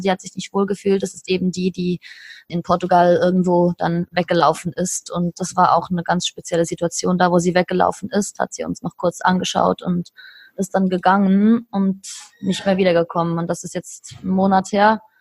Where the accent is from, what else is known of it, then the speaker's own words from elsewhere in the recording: Switzerland; bin aus der Schweiz